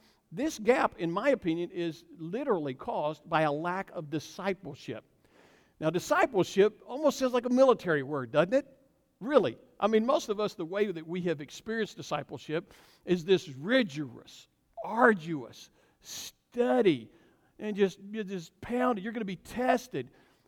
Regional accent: Alabama, United States; But in my mind, growing up in Alabama, I have never been untaken care of by God.

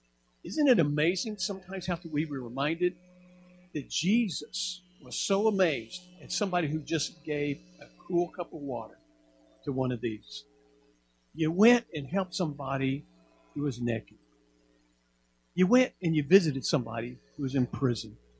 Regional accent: Alabama, United States; now in Tulsa, United States; You know, I grew up in Alabama, and we didn't have straight roads or anything.

